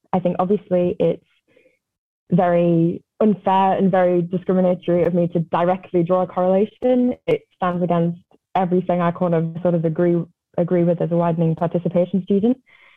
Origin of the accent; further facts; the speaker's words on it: North East England, United Kingdom; because of my accent, I'm from the northeast of England